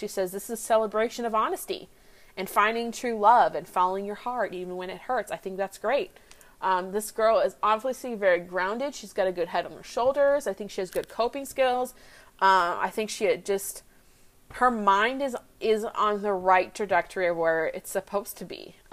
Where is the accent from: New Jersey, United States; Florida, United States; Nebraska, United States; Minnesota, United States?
Minnesota, United States; now in Texas, United States; so I'm from Minnesota. I've moved to Texas, and I will say one thing.